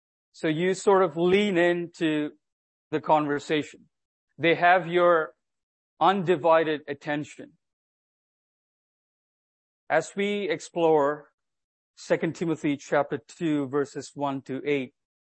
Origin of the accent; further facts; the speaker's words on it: South India, India; now in West Bank, Canada; I love the ocean and the beach and shorelines because I grew up in a small coastal town in South India.